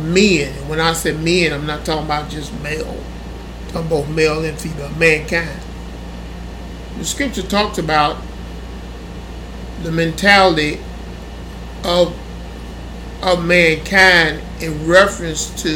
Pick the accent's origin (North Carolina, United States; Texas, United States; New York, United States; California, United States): Texas, United States; Honey Grove; I grew up in Honey Grove, and my pastor at the time was F.T. Pratt.